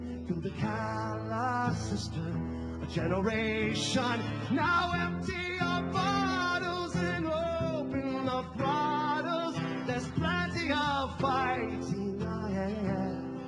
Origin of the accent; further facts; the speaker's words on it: Michigan, United States; to write a song about growing up in Michigan. And I grew up in a very, very, very conservative Christian Reformed family.